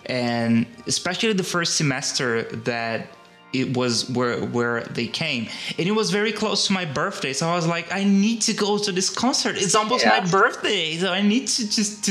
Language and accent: English; Brazil; English is a second language; I'm from Brazil, so Latin America